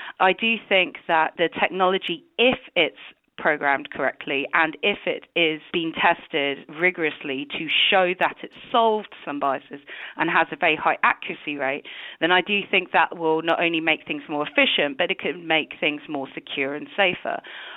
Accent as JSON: {"language": "English", "country": "United Kingdom", "said": "I was grilled about where I was from, and I said I was British."}